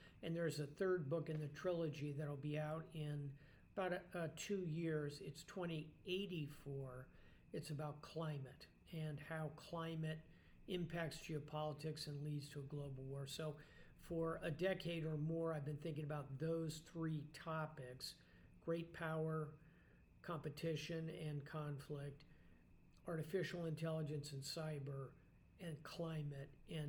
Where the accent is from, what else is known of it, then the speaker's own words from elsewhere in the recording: United States; And then the second thing, and I say this sadly as an American, is in 2054, in the novel, you see real conflict in America.